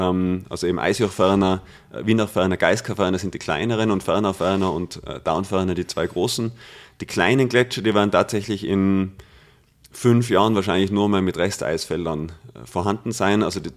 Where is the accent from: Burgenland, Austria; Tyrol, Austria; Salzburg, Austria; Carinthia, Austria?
Tyrol, Austria; Das nimmt man als Tiroler vielleicht gar nicht so wahr